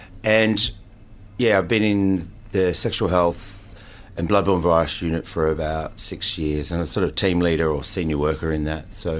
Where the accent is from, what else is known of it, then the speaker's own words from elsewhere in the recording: Wollongong, New South Wales, Australia; I grew up in Wollongong